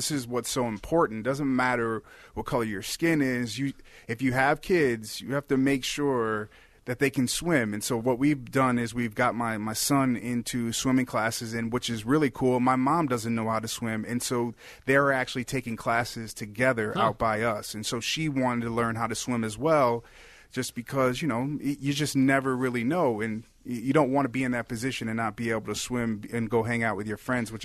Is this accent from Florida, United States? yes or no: no; South Barrington, Illinois, United States; I mean, I grew up in South Barrington. There was the South Barrington Club, which was, you know, down the street.